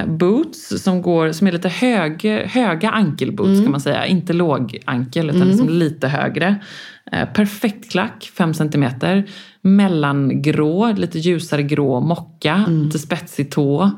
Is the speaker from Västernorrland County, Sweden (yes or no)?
no; Stockholm, Stockholm County, Sweden; Du ser alltså att jag är från Stockholm.